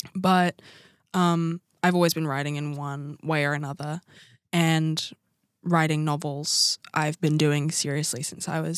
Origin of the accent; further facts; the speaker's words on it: Christchurch, Canterbury, New Zealand; I'm 18. I'm from Christchurch